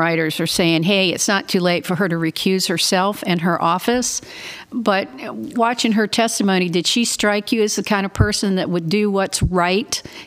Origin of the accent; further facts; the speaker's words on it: the South, United States; I'm from a Southerner, and … is a Southern name.